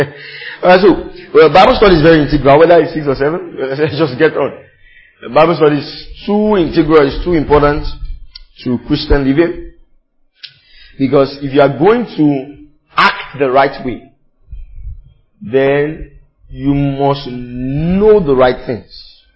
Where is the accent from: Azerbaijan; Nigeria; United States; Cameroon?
Nigeria; The way you're brought up, including myself, I'm Nigerian.